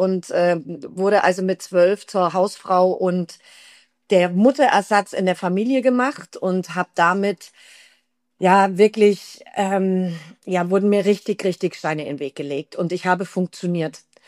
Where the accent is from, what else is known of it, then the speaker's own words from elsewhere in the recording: Fürstenfeldbruck, Bavaria, Germany; ich bin ursprünglich aus Fürstenfeld, Brooklyn, sage ich immer ganz gerne. Das ist Fürstenfeldbruck bei München, also schön im Speckmantel von München.